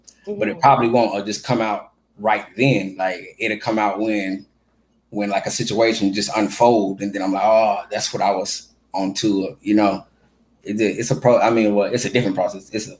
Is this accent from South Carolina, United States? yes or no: yes; Graham, South Carolina, United States; But shit, I'm from Graham, South Carolina. I've been here a good portion of my life, you know. It's a little portion up here, upstate of South Carolina.